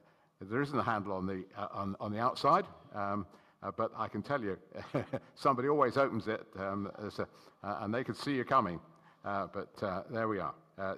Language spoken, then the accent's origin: English; Hemel Hempstead, East of England, United Kingdom; when I was a boy growing up in Hemel, we had the scripture exam